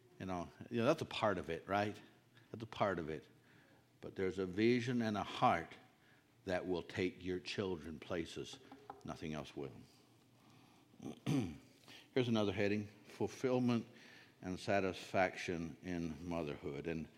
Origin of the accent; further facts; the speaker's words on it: Sugar Creek, United States; I grew up down in Sugar Creek.